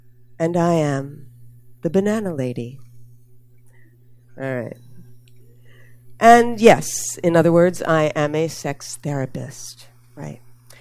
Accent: Philadelphia, Pennsylvania, United States; in Philly, my hometown.

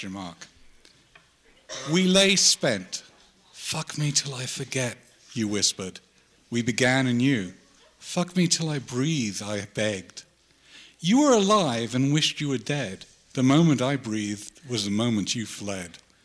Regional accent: England, United Kingdom; well, yes, I'm English. We like goats.

